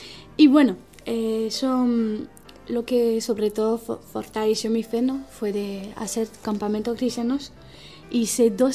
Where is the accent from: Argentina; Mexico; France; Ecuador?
France; Bordeaux, Nouvelle-Aquitaine; Spanish is a second language; Yo soy de Burdeos, bueno, en francés hice Bordeaux.